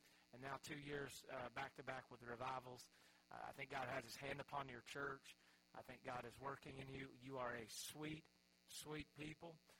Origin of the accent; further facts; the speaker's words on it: Charlotte, North Carolina, United States; also born or lived in Greensboro, United States; I'm not from Alabama. I'm actually from Charlotte, North Carolina. My dad and mom still live there. My sisters live around there a little bit. My brother lives there. But we grew up in a pastor's home, so we were a little bit everywhere.